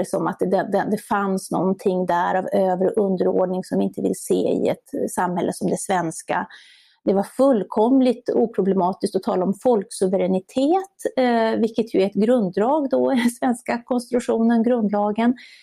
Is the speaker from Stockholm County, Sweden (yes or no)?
no; Borlänge, Dalarna County, Sweden; Jag kommer själv från Borlänge som ligger ganska nära.